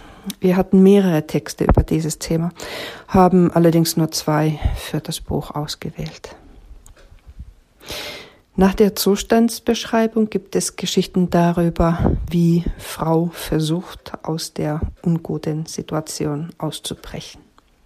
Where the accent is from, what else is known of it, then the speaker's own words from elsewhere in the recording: Finland; born there; first language Finnish; German is a second language; Ich bin Autorin, Verlegerin und Schreibkursleiterin. Und ich bin gebürtige Finnin, also ist Deutsch nicht meine Muttersprache. Mittlerweile schreibe ich auf Deutsch.